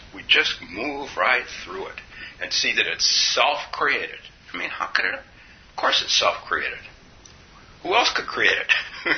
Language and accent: English; California, United States; now in Minnesota, United States; And we're from California, and we go up to northern Minnesota to farm?